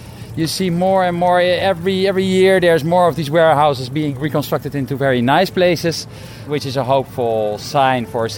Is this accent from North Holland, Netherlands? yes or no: no; The Hague, South Holland, Netherlands; now in Belgrade, Serbia; I'm from Holland originally, from the city of The Hague. I moved to Belgrade in 2011